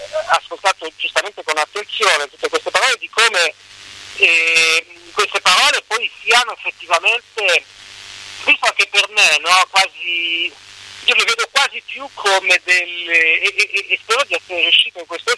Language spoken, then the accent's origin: Italian; Bologna, Emilia-Romagna, Italy; vengo a meno per età dalla Romagna, che è terra, insomma, di liscio e di mazurka, poi sono pure di Bologna